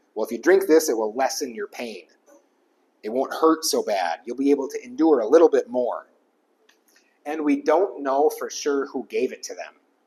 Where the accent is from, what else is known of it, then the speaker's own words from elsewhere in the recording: United States; because, you know, as an American, I made my notes in pounds